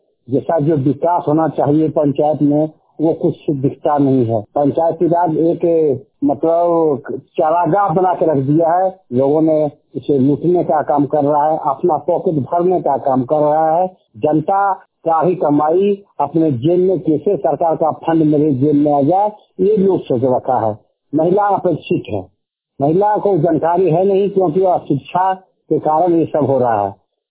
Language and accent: Hindi; Deoghar, Jharkhand, India; देवघर जिला से झारखंड वाणी के माध्यम से देवघर जिले देवघर प्रखंड पंचायत भरवाड़ी के रहने वाला हूं।